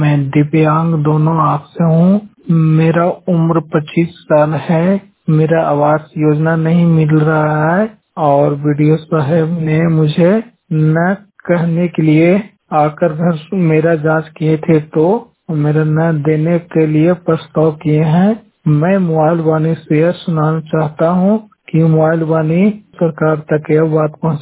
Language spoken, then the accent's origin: Hindi; Palimath, Bihar, India; मेरा गांव पालीमठ अदई पंचायत कोच थाना गया जिला बिहार का निवासी हूँ।